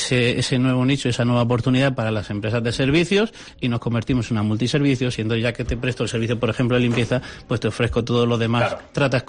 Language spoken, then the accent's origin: Spanish; La Rioja, Spain; Y soy riojano también. A partes iguales.